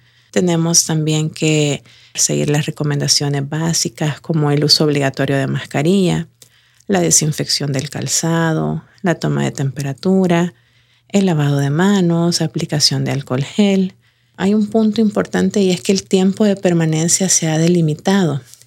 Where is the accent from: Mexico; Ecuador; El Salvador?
El Salvador; Ciudad Arce, La Libertad; que soy de Ciudad Arce